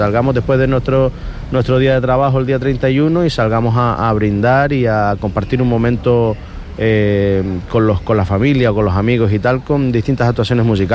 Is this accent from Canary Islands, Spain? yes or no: yes; Corralejo, Canary Islands, Spain; now in Puerto del Rosario, Spain; Yo he vivido siempre mucho a caballo entre, nací en Corralejo, me crié en Corralejo, después me fui fuera a estudiar, después volví y ya me instalé en Puerto del Rosario